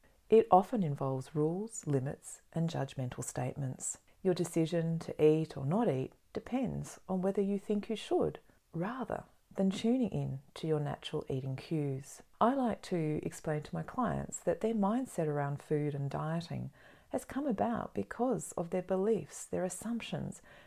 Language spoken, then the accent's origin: English; Australia; And as an Australian dietitian and mindfulness practitioner